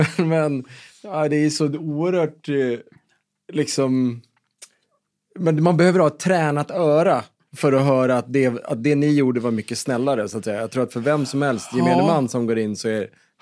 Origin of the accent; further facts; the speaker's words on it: Sigtuna, Stockholm County, Sweden; det skulle vara avantgarde ute i Sigtuna där jag kommer ifrån.